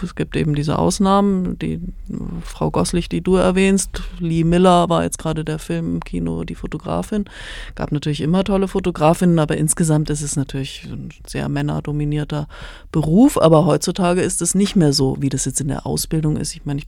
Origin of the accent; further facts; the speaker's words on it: Munich, Bavaria, Germany; now in Berlin, Germany; Also ich bin aus München nach Berlin gegangen, da stand auch noch die Mauer